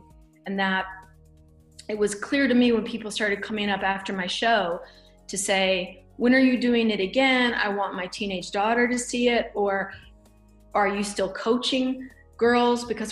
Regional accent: the South, United States; growing up in the South

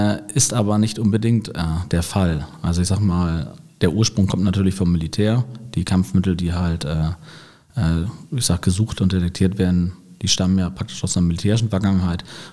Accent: Hamburg, Germany; now in Cologne, Germany; Ich bin gebürtiger Hamburger und habe dort auch lange Zeit gelebt.

